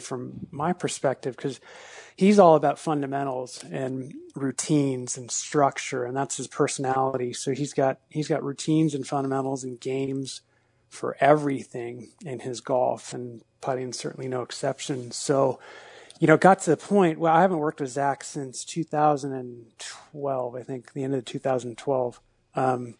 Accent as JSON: {"language": "English", "country": "Ireland", "said": "Well, first of all, I'm Irish."}